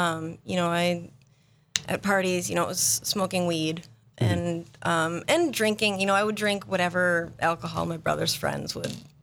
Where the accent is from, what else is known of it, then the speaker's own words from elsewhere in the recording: Bismarck, North Dakota, United States; Okay, I was born and raised in Bismarck. I've got two sisters and a brother. I'm the baby of four.